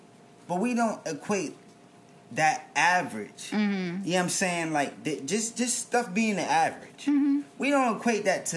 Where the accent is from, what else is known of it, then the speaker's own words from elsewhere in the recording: New Jersey, United States; And see, me personally, like, I'm from Jersey. So, like, in Jersey, like...